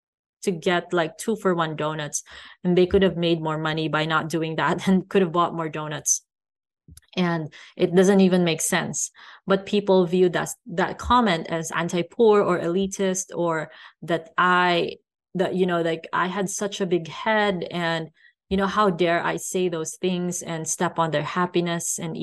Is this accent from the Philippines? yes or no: yes; Philippines; I grew up poor. I grew up in the Philippines, which is, I would consider, you know, a poor country, a developing country.